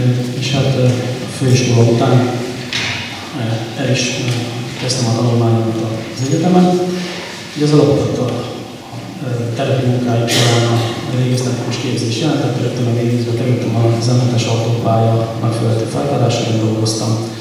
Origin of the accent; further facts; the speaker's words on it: Šamorín, Trnava Region, Slovakia; az a terület, ahonnan én származom, hogy a Csalogok Somorjára